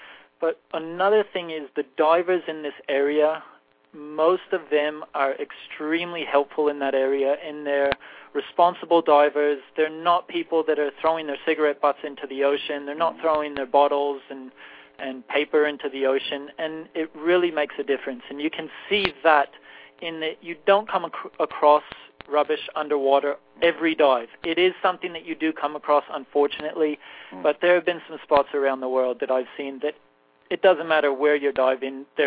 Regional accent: Chicago, Illinois, United States; born there; also born or lived in Australia; I was born in Chicago

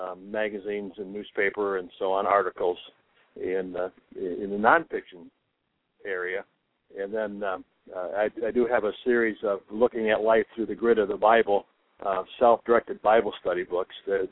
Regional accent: Grand Haven, Michigan, United States; also born or lived in Indiana; I was born and raised in Grand Haven, Michigan. You know where that's at, Mike, just around the river here by Spring Lake. So I'm back home. I was gone for 20 years in the ministry, mostly in northwest Indiana.

